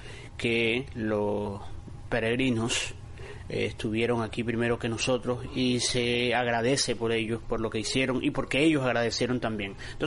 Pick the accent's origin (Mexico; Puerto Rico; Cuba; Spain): Cuba; now in United States; como otros cubanos que nos antecedieron, fue agregar algunas de nuestras cosas de la cocina cubana al Día de Acción de Gracia